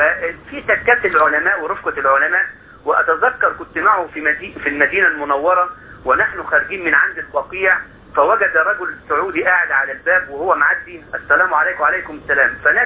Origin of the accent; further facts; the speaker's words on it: Egypt; مع أننا قاعدين في مصر ومع الانشغال الشديد اللي احنا فيه، إلى الآن عندنا حاجة تربينا عليها في الريف المصري بتاعنا